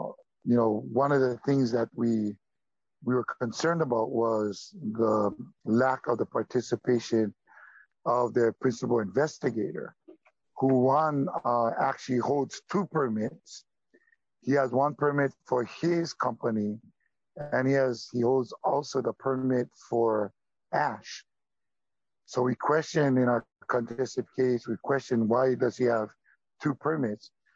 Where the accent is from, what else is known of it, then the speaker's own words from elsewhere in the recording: Maui, Hawaii, United States; I'm from Maui, from Waiheke Valley.